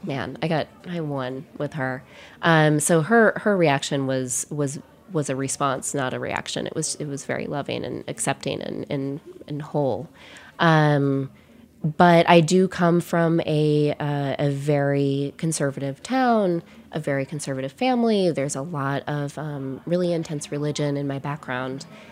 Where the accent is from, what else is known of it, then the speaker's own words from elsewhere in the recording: Wisconsin, United States; now in New York, United States; When I moved from Wisconsin to New York, it was a very big shift in culture.